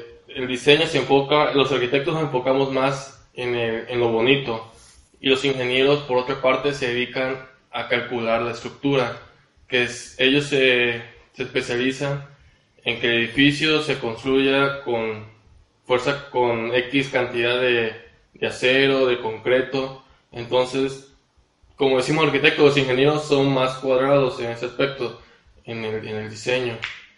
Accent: Cárdenas, Tabasco, Mexico; tengo 26 años, soy originario de Cárdenas, Tabasco, estudié aquí en Villahermosa, en la Universidad Autónoma de Guadalajara, arquitectura

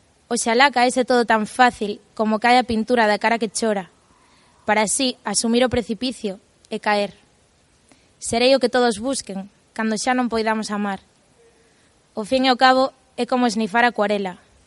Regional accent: Galicia, Spain; moved away; inda que os libros estean escritos en galego e eu son galega e todo isto, pero bueno, sí que é certo que cando emigras estamos aí en choque.

